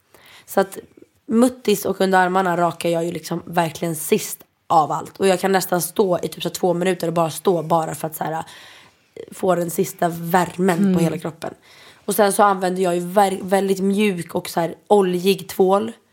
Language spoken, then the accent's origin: Swedish; Italy; jag är ju italienare